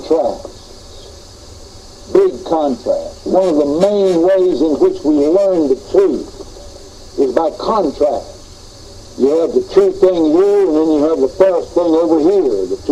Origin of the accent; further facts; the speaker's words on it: Johnson City, Tennessee, United States; We had a dear lady back in my hometown at Johnson City, Tennessee